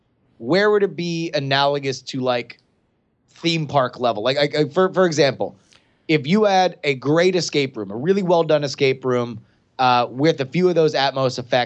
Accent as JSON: {"language": "English", "region": "Florida", "country": "United States", "tie": "born or raised there", "said": "Andrew and I growing up in Florida"}